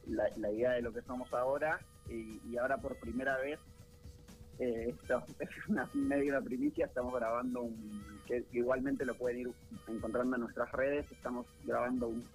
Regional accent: Quilmes, Buenos Aires Province, Argentina; Somos todos de Quilmes, vivimos todos en un radio de unas 15 cuadras, así que estamos bien cerca.

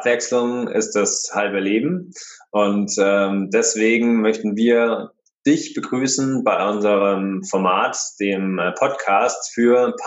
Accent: Munich, Bavaria, Germany; ich bin auf alle Fälle 38 Jahre alt und wir sind beide gebürtige Münchner, auch wenn man es nicht wirklich hört, aber wir sagen immer, wir stehen bayerisch

